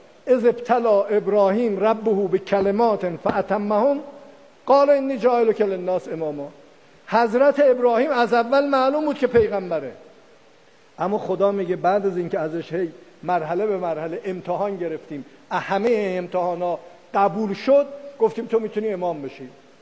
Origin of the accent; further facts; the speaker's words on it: Mahabad, West Azerbaijan, Iran; born there; تو مهابات به دنیا اومدم، اونجا شهر کردها و سنی‌ها و این حرف هاست